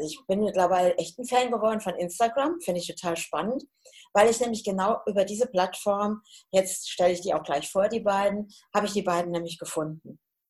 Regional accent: Hesse, Germany; weil ich komme ja aus dem Hessischen. Und dann ist es ein bisschen anders als hier.

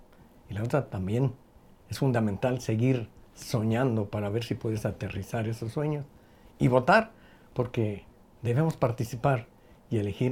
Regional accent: Jalisco, Mexico; soy un orgulloso jalisciense con 78 años de edad

